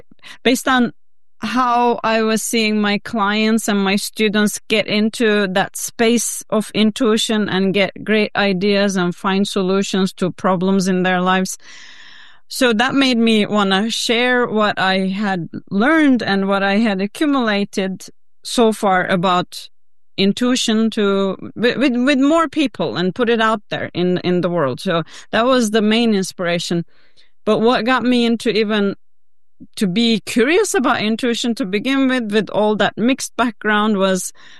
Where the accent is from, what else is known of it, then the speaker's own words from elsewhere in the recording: Turkey; English is a second language; growing up where I did in back home in my home country in Turkey, I was good in maths